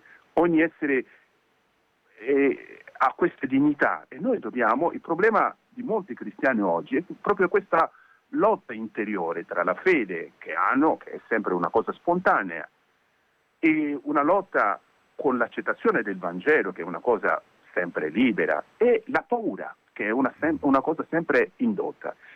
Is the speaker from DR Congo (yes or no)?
yes; DR Congo; now in Italy; Io vengo dal Congo, Repubblica Democratica del Congo.